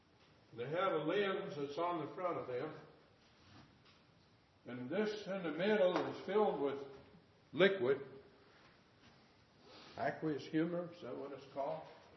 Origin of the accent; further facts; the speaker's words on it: United States; But I'm an American, and you are too. This is the time that our country celebrates the occasion of being thankful to the Lord.